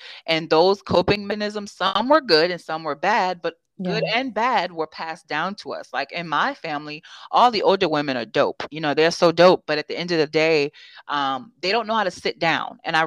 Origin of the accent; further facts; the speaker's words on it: the South, United States; I am from the South and I do come from discipline.